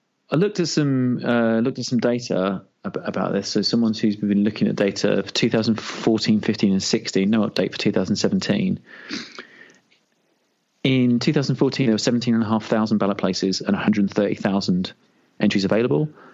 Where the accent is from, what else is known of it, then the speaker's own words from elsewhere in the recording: Guernsey; My hometown.